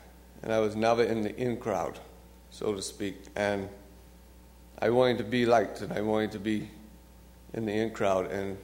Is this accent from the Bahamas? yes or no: yes; Bahamas; I am from the Bahamas, born and raised.